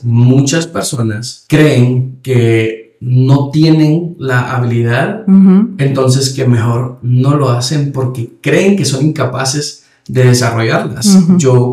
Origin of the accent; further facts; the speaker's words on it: Guatemala; Entonces se daban cuenta que yo actuaba un poco diferente a como el guatemalteco regular actúa.